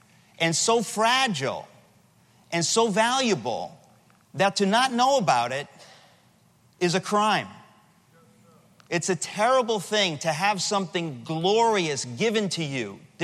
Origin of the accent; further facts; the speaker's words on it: Queens, New York, United States; I grew up, as I said, I was born in New York in Queens. Anybody from Queens?